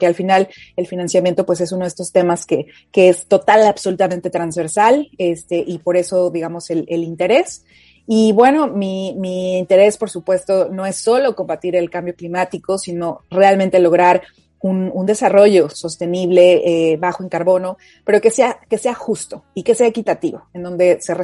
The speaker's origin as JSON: {"language": "Spanish", "country": "Mexico", "lives_now": "United Kingdom", "said": "yo soy mexicana, justamente ahora me encuentro viviendo en el Reino Unido, en donde vine a estudiar mi maestría"}